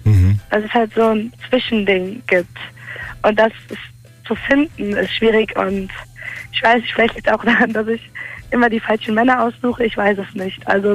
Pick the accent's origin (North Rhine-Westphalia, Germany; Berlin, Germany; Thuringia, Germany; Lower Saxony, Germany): North Rhine-Westphalia, Germany; Cologne; Ich bin 23 Jahre alt, ich komme aus Köln